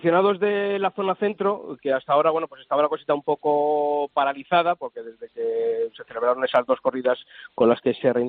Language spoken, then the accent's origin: Spanish; Ávila, Castile and León, Spain; empezamos aquí, en mi tierra, en Ávila, el mes pasado